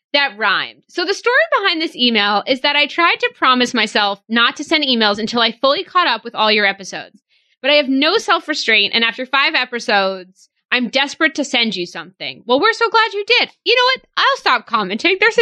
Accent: Seattle, Washington, United States; Hey, guys … from Seattle.

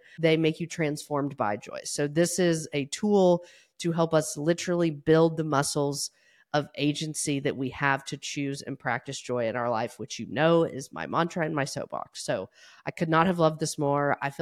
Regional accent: Tennessee, United States; I'm from Tennessee and I don't even like where Nashville, I feel like we lean more toward the North Carolina, like pulled pork vinegar style anyway.

